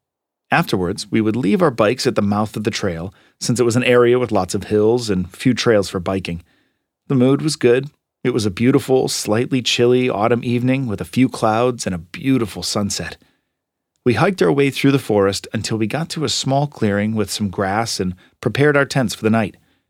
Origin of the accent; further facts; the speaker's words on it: Belgium; So I grew up in Belgium, even though I have American parents.